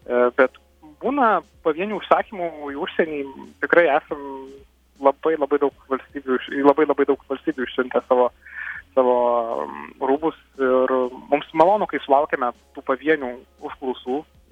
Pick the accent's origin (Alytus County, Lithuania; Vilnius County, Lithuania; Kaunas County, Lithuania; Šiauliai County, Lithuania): Alytus County, Lithuania; Lazdijai; aš tai esu iš Lazdijų, kuriame gyvena 5000 žmonių